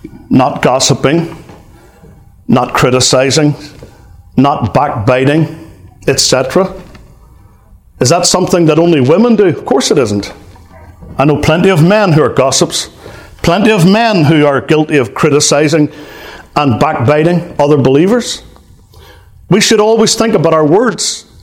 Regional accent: Northern Ireland, United Kingdom; my home country in Northern Ireland.

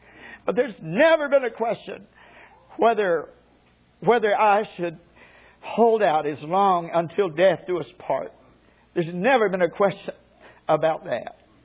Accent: Arkansas, United States; They weren't like some of the mountains of my home state of Arkansas

